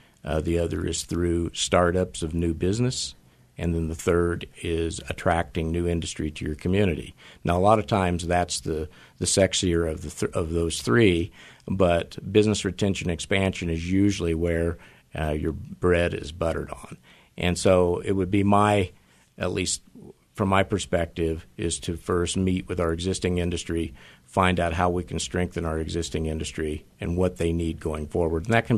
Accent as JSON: {"language": "English", "town": "Denver", "region": "Colorado", "country": "United States", "tie": "born there", "said": "Well, I was born in Denver, Colorado. I'm a construction brat."}